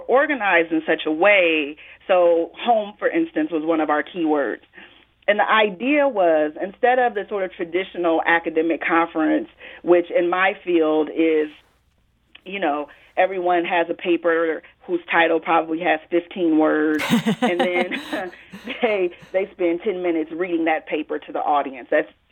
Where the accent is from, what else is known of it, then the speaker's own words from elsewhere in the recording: Peoria, Illinois, United States; I write about my hometown of Peoria, Illinois.